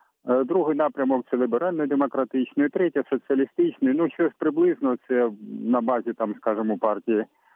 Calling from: Kharkiv, Kharkiv Oblast, Ukraine

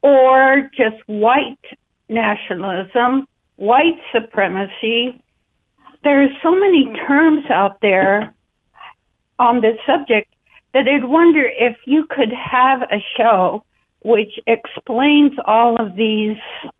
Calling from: Watertown, Wisconsin, United States; Hello, I am calling today from Watertown, Wisconsin.

